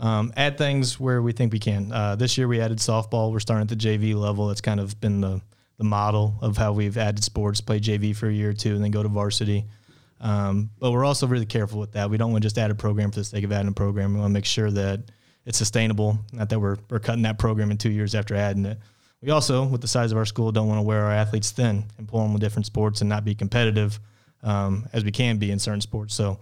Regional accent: Lincoln, Illinois, United States; I grew up in Lincoln, Illinois.

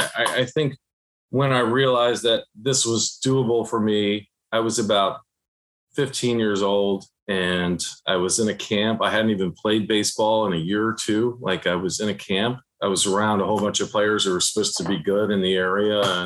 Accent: Vienna, Virginia, United States; You know, we won state tournaments and competed at the national level just for my community, you know, growing up in Vienna, Virginia.

